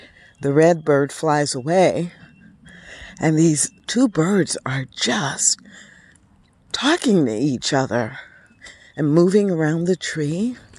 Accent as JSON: {"language": "English", "region": "Missouri", "country": "United States", "tie": "born or raised there", "said": "I recognized because I grew up in Missouri, and the cardinal is the state bird."}